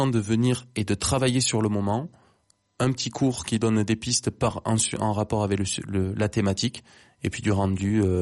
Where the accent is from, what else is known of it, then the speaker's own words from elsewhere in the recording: Occitanie, France; now in Toulouse, France; Moi, je suis de Toulouse je suis sur Toulouse depuis 10 ans. Après, je suis originaire de l'Aveyron, non loin de là, mais quand même un territoire finalement différent.